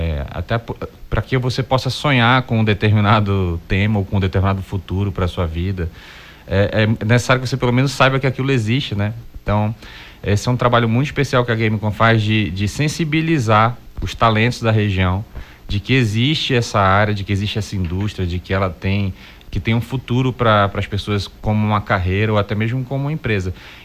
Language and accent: Portuguese; Amazonas, Brazil; Eu digo porque sou do Amazonas e mesmo no Amazonas, muitas pessoas...